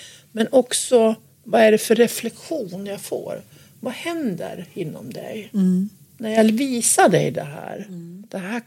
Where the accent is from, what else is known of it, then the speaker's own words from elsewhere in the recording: Gävleborg County, Sweden; När jag växte upp så växte jag upp på en gård ute uppe i Gästrikland.